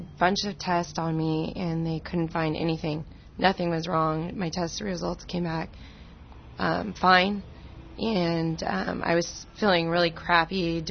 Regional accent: California, United States; From Orange County.

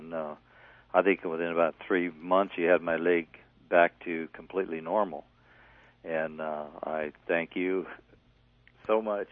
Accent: Norwalk, California, United States; I'm from Norwalk, California, and I'm a construction worker.

